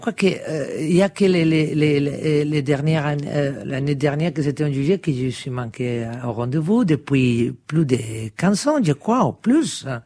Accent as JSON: {"language": "French", "town": "Madrid", "region": "Community of Madrid", "country": "Spain", "second_language": "French", "said": "j'étais chez moi à Madrid"}